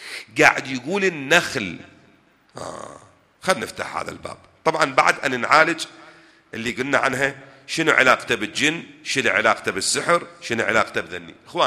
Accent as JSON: {"language": "Arabic", "country": "Iraq", "said": "هيصير عندنا بالعراق"}